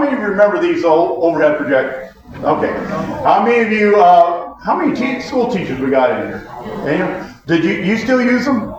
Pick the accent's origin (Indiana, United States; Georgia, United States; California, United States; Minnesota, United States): Indiana, United States; now in Ohio, United States; Of course, you know I'm from Indiana, so, and I live in Ohio